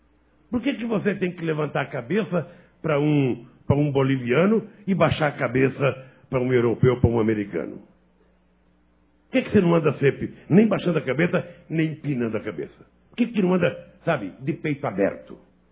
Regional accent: Brazil; para mim como brasileiro, para mim como companheiro de tanta gente aqui no Acre desde os anos 80

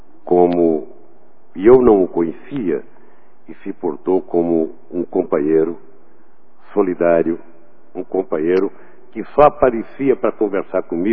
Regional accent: Pernambuco, Brazil; moved away; Eu vim de Pernambuco para cá

